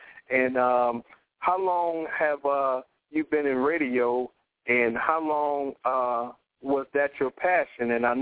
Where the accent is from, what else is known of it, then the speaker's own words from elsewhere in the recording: Detroit, Michigan, United States; Well, I'm from Detroit, but my